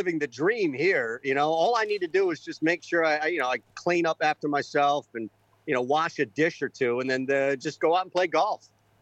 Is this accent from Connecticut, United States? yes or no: yes; Connecticut, United States; also born or lived in City Island, Bronx, New York; Well, I was born in City Island in the Bronx, and then my dad stayed in Pelham, which is Westchester, Bronx, and my mom moved to Southern Connecticut when I was, I don't know, 8 or so.